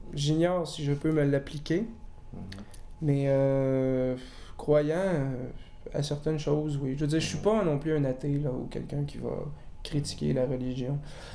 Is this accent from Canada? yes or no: yes; Sainte-Foy, Quebec, Canada; je suis né à Sainte-Foy. J'ai toujours demeuré à Sainte-Foy.